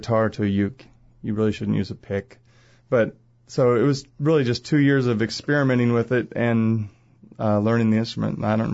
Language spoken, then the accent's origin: English; Hutchinson, Kansas, United States; I was born here in Hutchinson, Kansas. Went to Nickerson Schools, which is why I am who I am, I guess.